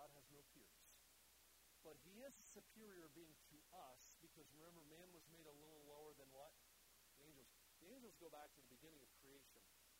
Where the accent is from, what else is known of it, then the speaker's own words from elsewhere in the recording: Kansas City, Missouri, United States; And I'm from Kansas City, so I'll use Super Bowl 54, Miami.